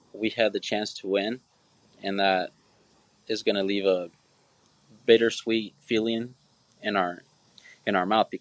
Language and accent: English; Yakima, Washington, United States; So I'm from Yakima, Washington, on the other side of the pass.